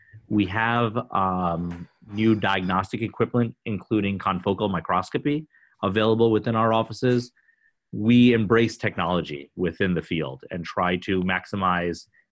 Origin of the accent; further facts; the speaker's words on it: New York, United States; So I am originally from New York, but I went to medical school in Washington, D.C.